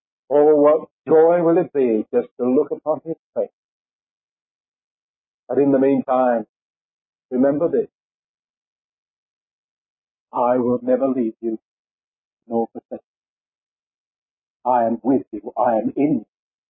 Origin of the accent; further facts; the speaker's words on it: London, United Kingdom; I'm not a country boy by birth. I was born in London and lived in London for the most part of my life.